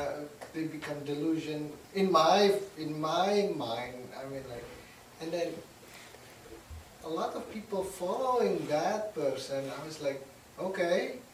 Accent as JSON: {"language": "English", "country": "Indonesia", "second_language": "English", "said": "Because in my culture, I mean, like, I'm from Indonesia."}